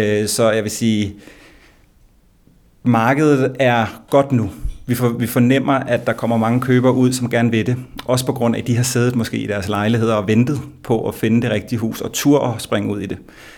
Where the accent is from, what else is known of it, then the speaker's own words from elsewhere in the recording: Tårnby, Capital Region, Denmark; jeg er jo født og opvokset i Tårnby, og jeg rykkede jo til Sundby, boede en lejlighed derinde, fandt min kone, Pernille, været sammen mange år, og vi fandt så et lille hus, kom tilbage til Tårnby